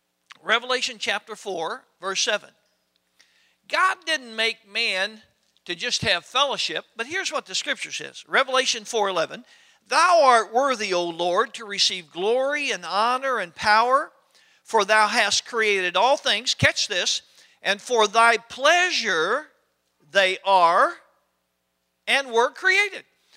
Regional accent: United States; growing up just as an American

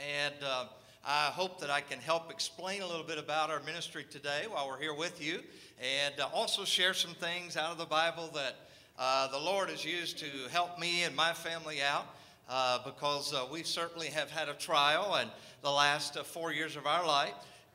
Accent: North Carolina, United States; moved away as an adult; so where are you from to talk like that? And North Carolina, we left, went to Washington State in 96 and just north of Seattle

